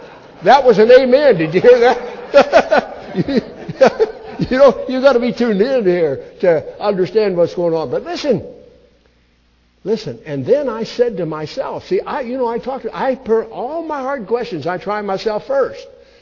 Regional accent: Illinois, United States; And then I want you to know, too, I come from Illinois.

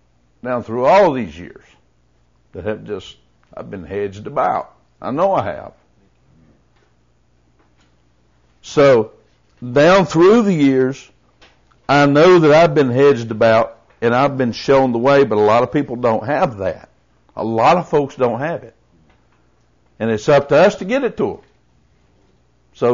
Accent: the Carolinas, United States; And I'm from Carolina.

